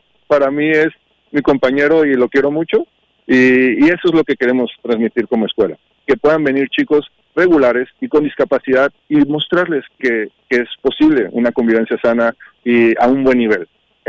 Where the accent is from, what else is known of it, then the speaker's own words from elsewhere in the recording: Mexico; moved away; Yo soy de México. Vengo desde México para acá